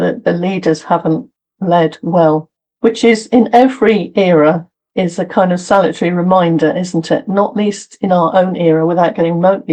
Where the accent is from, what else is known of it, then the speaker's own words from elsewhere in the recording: South West England, United Kingdom; I haven't, although growing up in Cornwall as I did, see a lot of sheep.